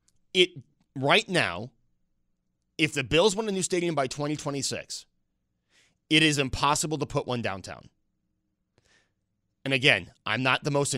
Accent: Buffalo, New York, United States; and I'm from Buffalo

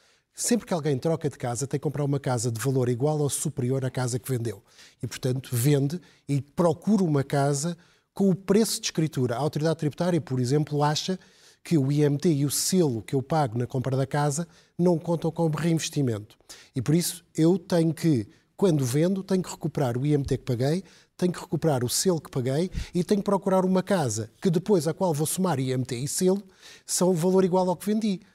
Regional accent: Portugal; Como português, certo.

